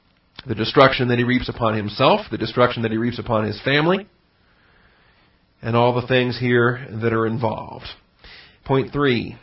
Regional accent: Washington, United States; now in Texas, United States; One of the blessings we have, of course, I grew up in Washington State, and most of our, in fact, our state is virtually powered by hydroelectric power.

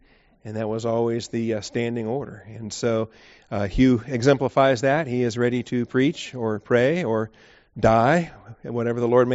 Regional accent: Seattle, Washington, United States; I grew up in Seattle, Washington at Evergreen Baptist Church, and Pastor Ken Jensen was my childhood pastor

